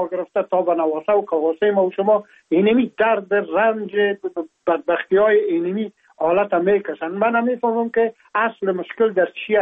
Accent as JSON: {"language": "Persian", "country": "Afghanistan", "moved": "yes", "lives_now": "France", "said": "از افغانستان بر آمدم و تقریبا این 3 سال میشه که ما در فرانسه زندگی میکنم"}